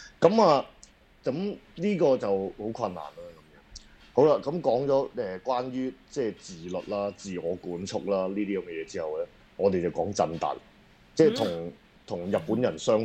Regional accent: China; 你聽到我哋講嘢噶嘛？你知道我哋中國人嚟噶嘛？

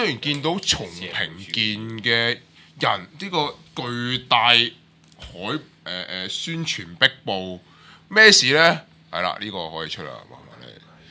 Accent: Hong Kong; 就好似我哋香港人过年冇睇叻姑叻姑新年财一样。

